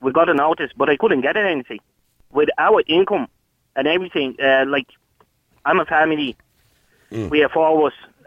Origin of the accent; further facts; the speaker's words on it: Lithuania; English is a second language; moved away; Lithuania.